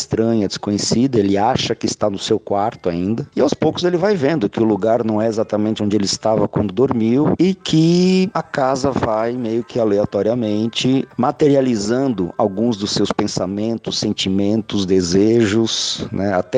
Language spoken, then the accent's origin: Portuguese; Blumenau, Santa Catarina, Brazil; born there; lá na cidade de Blumenau, que é onde eu nasci